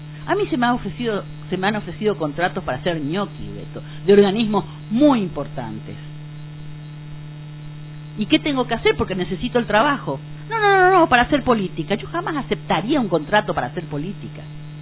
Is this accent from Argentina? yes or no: yes; Argentina; como ciudadana argentina